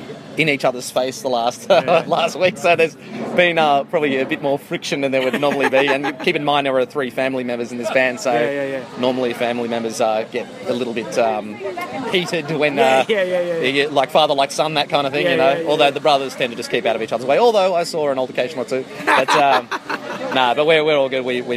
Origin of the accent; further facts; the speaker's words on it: Sydney, New South Wales, Australia; Well, I'm in Sydney. Because I'm from Sydney originally.